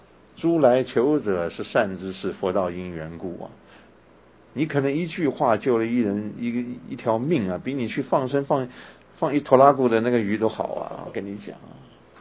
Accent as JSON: {"language": "Chinese", "country": "China", "said": "我们中国人呢，他不会去找心理咨商，他会干什么？就是去卜卦、求神问卜、去算命"}